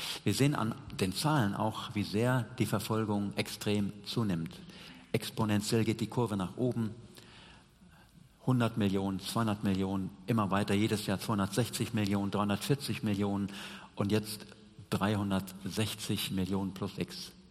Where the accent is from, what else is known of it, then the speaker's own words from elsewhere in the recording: North Rhine-Westphalia, Germany; hier im Dillkreis, in Hessen, in Deutschland, im Siegerland, wo ich herkomme.